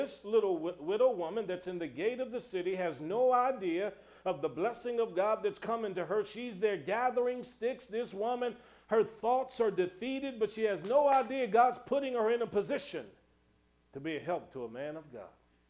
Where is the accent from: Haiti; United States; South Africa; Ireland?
United States; Cleveland, Ohio; I'm from born and raised in Cleveland, Ohio. You don't have to tell me twice.